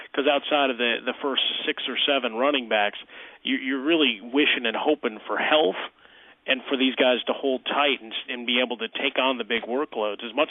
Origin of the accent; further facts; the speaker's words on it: Chicago, Illinois, United States; You got to mention Matt Forte, otherwise my hometown people in Chicago get mad at me.